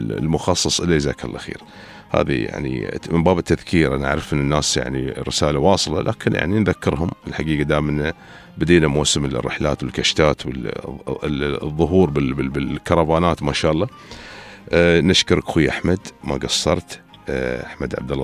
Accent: Abu Dhabi, United Arab Emirates; استقبال مؤتمر عندنا في أبوظبي

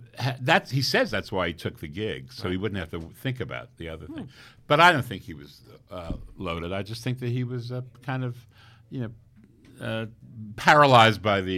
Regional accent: Paterson, New Jersey, United States; Allen Ginsberg is from my hometown, Paterson, New Jersey, and my father and his father were friendly.

